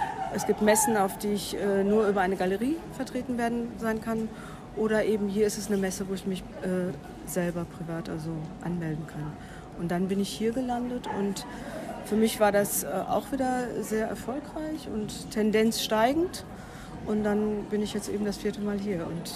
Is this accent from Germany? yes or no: yes; Nordkirchen, North Rhine-Westphalia, Germany; ich komme aus Nordkirchen